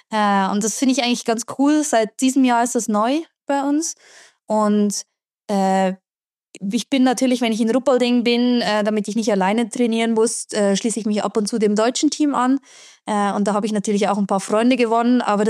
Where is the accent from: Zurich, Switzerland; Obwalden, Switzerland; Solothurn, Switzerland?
Obwalden, Switzerland; Engelberg; ich komme ursprünglich aus Engelberg und bin eigentlich auch noch wohnhaft in Engelberg, aber mein Mann wohnt halt in Ruhpolding und darum bin ich auch viel hier.